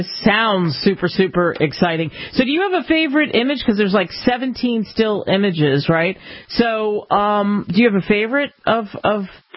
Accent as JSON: {"language": "English", "region": "Pennsylvania", "country": "United States", "tie": "born or raised there", "said": "Look, I grew up outside of Philly."}